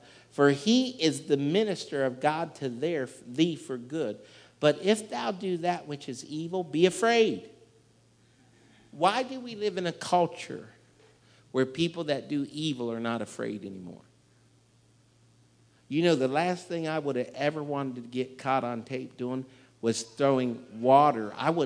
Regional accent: Canton, Ohio, United States; I'm from Hardin County, right here in Canton, Ohio.

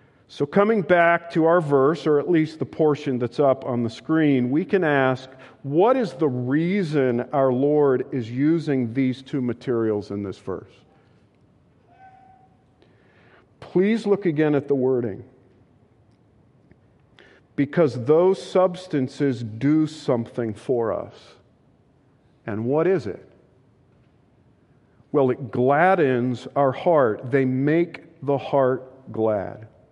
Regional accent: New England, United States; More personally, I thought of my younger years growing up in New England and how much I appreciated smelling the fragrance of lilacs in the spring.

